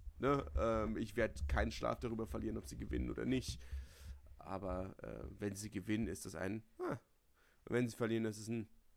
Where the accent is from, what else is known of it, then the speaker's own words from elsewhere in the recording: Berlin, Germany; Und wir sind als Berliner ja dann doch so ein bisschen mit dem Fußballverein der Stadt verbandelt.